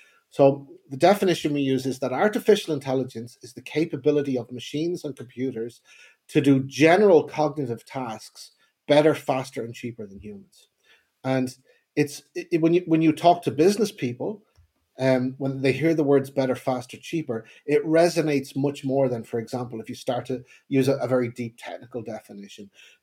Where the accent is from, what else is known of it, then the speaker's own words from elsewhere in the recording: Dublin, Leinster, Ireland; So I come from Dublin in Ireland, and I did my degree in electrical engineering, also my PhD in Dublin.